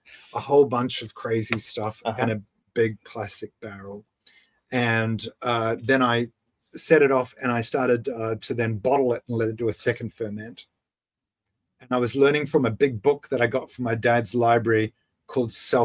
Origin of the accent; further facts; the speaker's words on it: New Zealand; I'm a Kiwi.